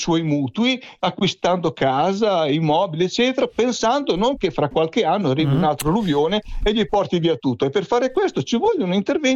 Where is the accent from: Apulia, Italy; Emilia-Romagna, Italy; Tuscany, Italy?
Emilia-Romagna, Italy; Cesena; io che sono romagnolo, sono di Cesena